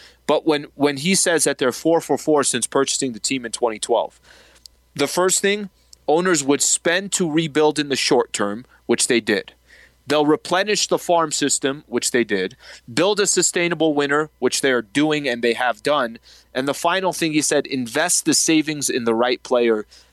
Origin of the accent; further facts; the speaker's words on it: San Diego, California, United States; And I'm from San Diego. We both come from cities where there's also sports franchises where they're doing it the wrong way.